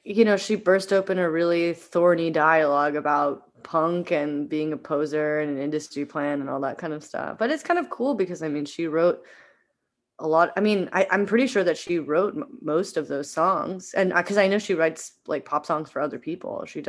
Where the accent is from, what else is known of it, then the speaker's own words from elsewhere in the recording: Eugene, Oregon, United States; And a lot of it was rooted in Pacific Northwest indie rock, because I grew up in Eugene, Oregon.